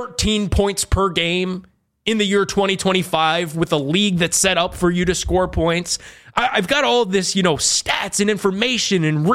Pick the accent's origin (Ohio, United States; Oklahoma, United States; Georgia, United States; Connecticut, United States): Ohio, United States; Cleveland; I'm from Cleveland. I grew up listening to the station.